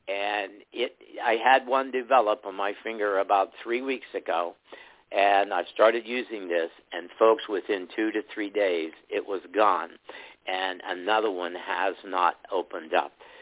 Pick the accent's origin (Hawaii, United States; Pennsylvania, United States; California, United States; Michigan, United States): Pennsylvania, United States; Greensburg; I'm from Greensburg, Pennsylvania. If you know where that is, it's southwestern Pennsylvania.